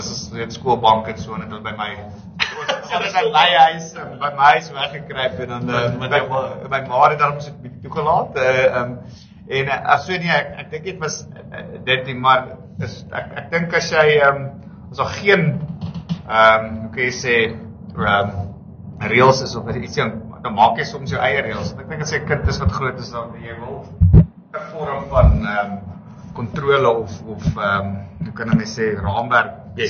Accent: Nelspruit, Mpumalanga, South Africa; also born or lived in Benoni; ek is gebore in Benoni. Ek het ek's toe na kleuterskool Nelspruit toe. Ek het skool gegaan in Nelspruit.

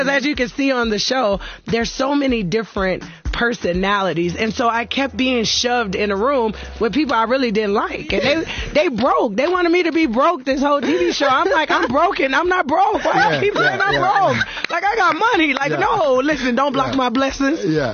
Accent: Detroit, Michigan, United States; Detroit, baby.

